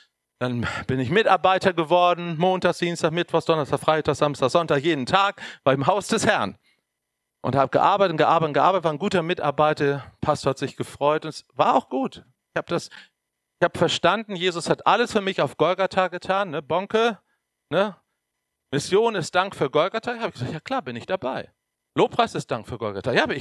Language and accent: German; Germany; Ich bin Deutscher. Ich darf anders beten.